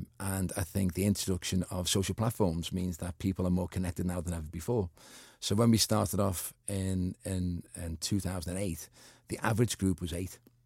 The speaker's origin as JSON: {"language": "English", "town": "Walton", "region": "North West England", "country": "United Kingdom", "tie": "born or raised there", "said": "I'm from Walton. I was born and bred there. I was there till I was 14."}